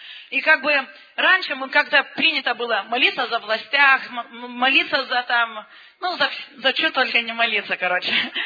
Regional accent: Lithuania; мы из Литвы, тут католическая страна, очень консервативная страна. И наш город, это такой, самый такой литовский, самый консервативный из всех городов Литвы.

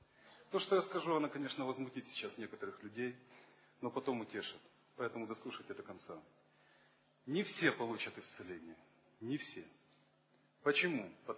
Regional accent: Kyiv, Ukraine; Я из Киева.

